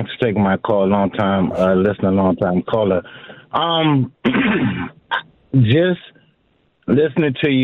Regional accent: Washington, District of Columbia, United States; I care about the D.C. residents. I'm from Southeast, and I care about the residents of the city.

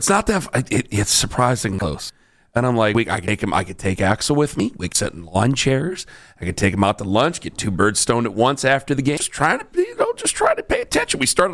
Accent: Massillon, Ohio, United States; I'm from Stark County. I grew up right next to Massillon, Ohio.

